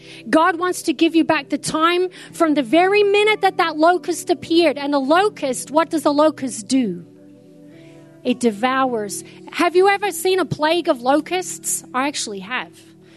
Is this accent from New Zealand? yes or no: no; Victoria, Australia; I grew up with bushfires in Victoria.